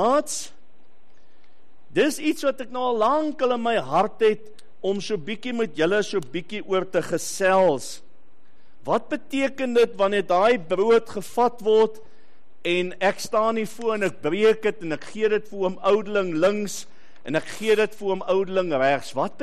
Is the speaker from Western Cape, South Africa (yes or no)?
yes; Western Cape, South Africa; accent: Kaapse; ek het min gepraat op skool, want as ek gepraat het, het almal gelag. Julle kan seker dink waaroor, oor my Kaapse aksent.